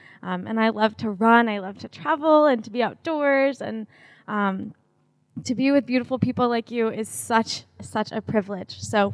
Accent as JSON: {"language": "English", "town": "Nashville", "region": "Tennessee", "country": "United States", "said": "As Maddie told you, I'm mostly from Nashville, Tennessee. I was an Army brat, so in the United States, that means you move around all the time."}